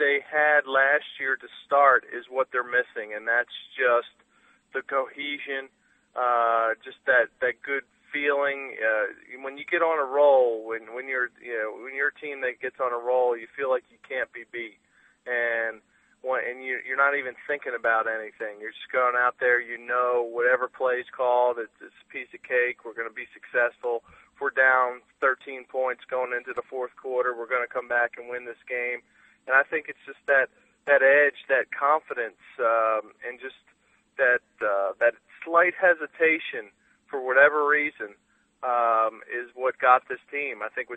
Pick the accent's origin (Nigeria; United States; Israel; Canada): United States; Philadelphia, Pennsylvania; Still, I'm from Philadelphia, and when I landed in Houston, I thought that was like a block from the sun.